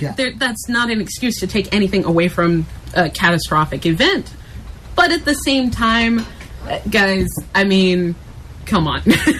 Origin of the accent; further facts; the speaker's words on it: Houston, Texas, United States; I'm from Houston, of course, so I'm in the middle of Hurricane Harvey